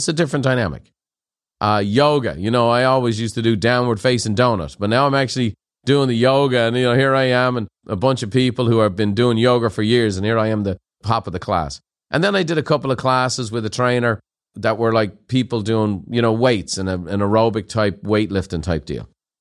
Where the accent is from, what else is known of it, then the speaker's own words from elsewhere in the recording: Ireland; now in United States; I'm an Irish guy living in Southern California. It wasn't my choice. I had a motorcycle accident. That's where I ended up.